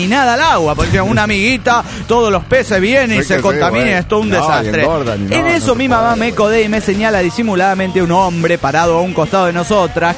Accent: Neuquén, Argentina; Hola amigos … de Neuquén, Argentina.

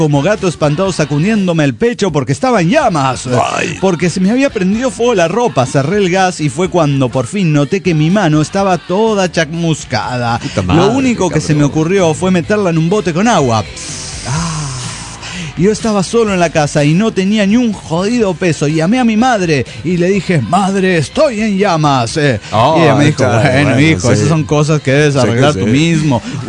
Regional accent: Mexico; como buen mexicano que se respeta

